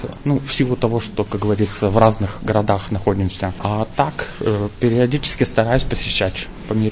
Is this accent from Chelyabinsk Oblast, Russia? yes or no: yes; Chelyabinsk, Chelyabinsk Oblast, Russia; Я приехал из Челябинска